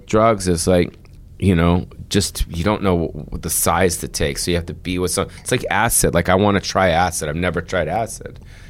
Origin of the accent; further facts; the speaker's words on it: Hollywood, California, United States; also born or lived in Beverly Hills; I think I grew up in Hollywood and Beverly Hills